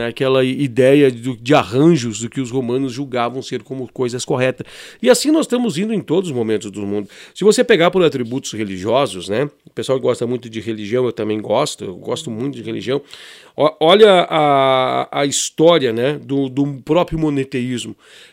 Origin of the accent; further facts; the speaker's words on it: Caxias do Sul, Rio Grande do Sul, Brazil; Eu sou aqui de Caxias do Sul